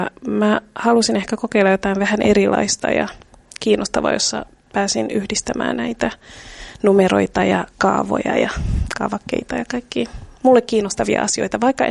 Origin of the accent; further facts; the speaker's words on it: Namibia; mä kasvoin Namibiassa sitten ja tein päätökseni siellä